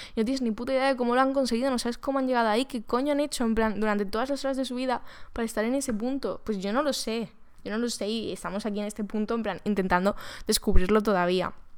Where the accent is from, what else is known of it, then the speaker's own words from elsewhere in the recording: Málaga, Andalusia, Spain; now in Madrid, Spain; yo nunca he pasado un verano en Madrid. Este ha sido mi primer verano en Madrid. Yo soy de Málaga